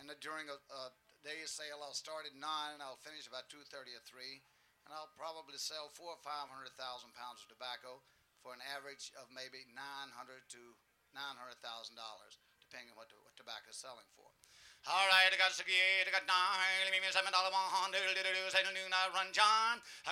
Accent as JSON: {"language": "English", "town": "Danville", "region": "Virginia", "country": "United States", "said": "I'm from Virginia, Danville, Virginia."}